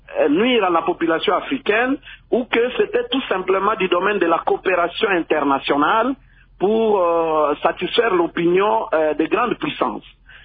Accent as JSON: {"language": "French", "country": "DR Congo", "said": "chez nous en Afrique en général et en République démocratique du Congo"}